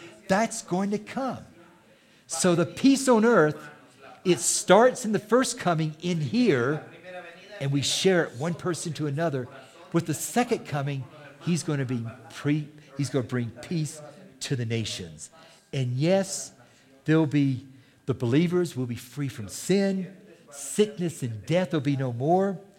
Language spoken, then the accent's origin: English; Taiwan; I was growing up in Taiwan, which was called Free China at that time.